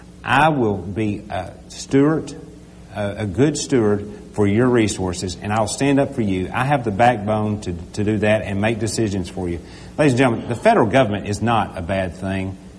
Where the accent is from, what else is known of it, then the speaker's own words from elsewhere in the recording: Brookland, Arkansas, United States; I grew up in Brooklyn, which is about 10 miles away. I grew up in Craighead County. I understand the needs of the people in this part of the state